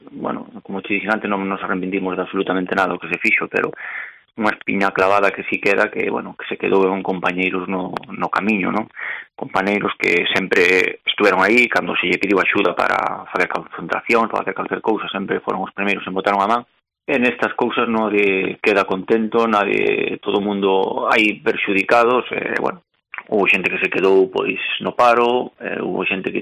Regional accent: Galicia, Spain; cada un como galegos tiranos a nosa terra, evidentemente.

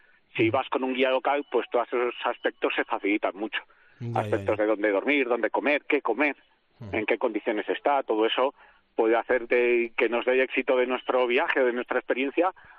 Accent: Salamanca, Castile and León, Spain; Yo vengo de Salamanca, de la meseta

